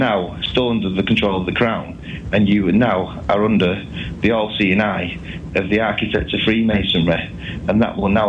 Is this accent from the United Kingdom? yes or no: yes; Salford, North West England, United Kingdom; accent: Salford; I hope people of Canada can understand my Salford accent